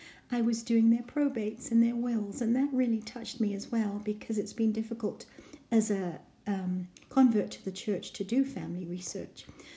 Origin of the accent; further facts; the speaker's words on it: Zambia; I grew up in Central Africa in a country called Zambia, originally Northern Rhodesia.